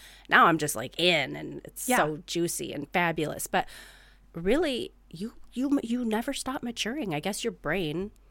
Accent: Midwest, United States; accent: Midwest; I should read The Brothers Karamazov with my Midwest accent.

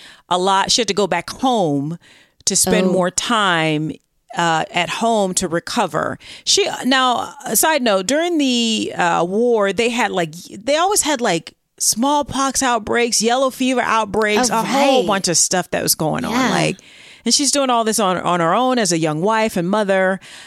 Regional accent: Massachusetts, United States; Like, I mean, I'm from Massachusetts, but like, what the hell is going on here?

